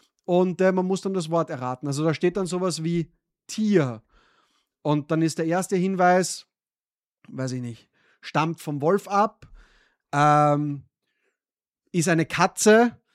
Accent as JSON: {"language": "German", "country": "Austria", "said": "ich bin ja Österreicher"}